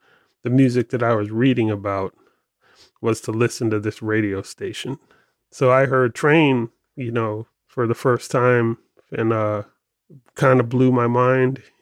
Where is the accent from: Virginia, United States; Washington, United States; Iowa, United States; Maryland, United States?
Virginia, United States; Hampton; I grew up in Hampton, Virginia, which is a small city in Hampton Roads on the, you know, in southeastern Virginia.